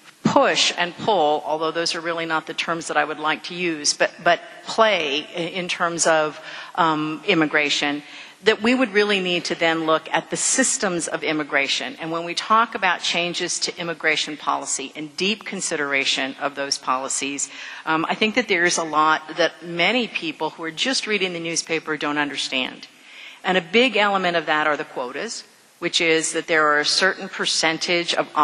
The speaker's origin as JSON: {"language": "English", "region": "Texas", "country": "United States", "said": "Really, my family's always been in Texas. You moved the border, you left us here, we're from Texas."}